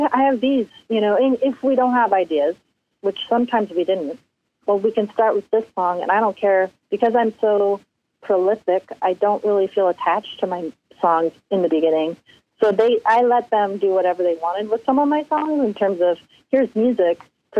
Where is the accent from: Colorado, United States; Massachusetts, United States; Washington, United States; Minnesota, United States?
Colorado, United States; So, and I grew up in Colorado, so we would take these trips high up into the mountains backpacking